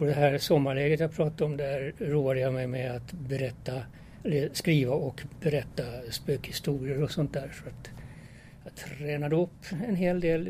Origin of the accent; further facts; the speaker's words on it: Sweden; Swedish is a second language; also born or lived in Germany; jag föddes 1940 i Tyskland under kriget. Kom till Sverige 45. Växte upp och gick i skola. Lärde mig svenska väldigt fort och sådär. Gick i skolan och ingen kunde höra att jag hade ett utländskt ursprung.